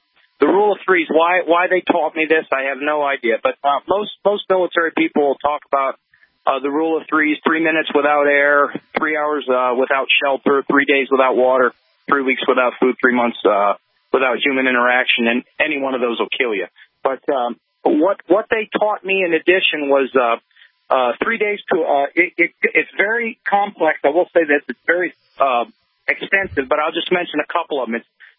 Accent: Ohio, United States; I'm a hillbilly from Ohio.

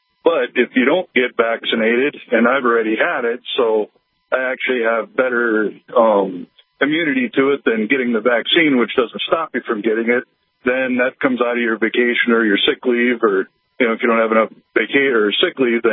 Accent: North Dakota, United States; Hey, I'm actually from North Dakota, traveling through South Dakota

